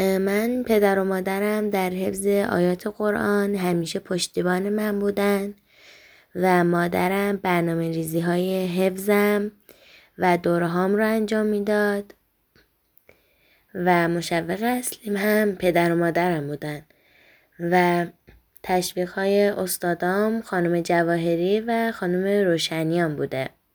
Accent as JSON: {"language": "Persian", "town": "Hamedan", "region": "Hamadan", "country": "Iran", "said": "من متولد 28 مهر ماه سال 1391 هستم و اهل همدان هستم."}